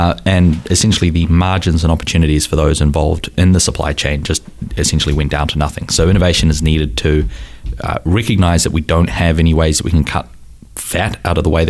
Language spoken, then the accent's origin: English; New Zealand; I come from New Zealand originally.